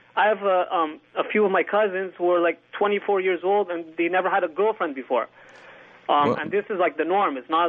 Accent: Egypt; I come originally from Egypt. It's, it's a Muslim country where sex before marriage is frowned upon.

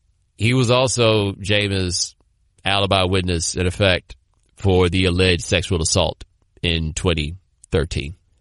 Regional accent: Texas, United States; as a native Texan, well, I wasn't born there, but I grew up there. So, like, as a Texan, I understand, like, the cultural significance of football

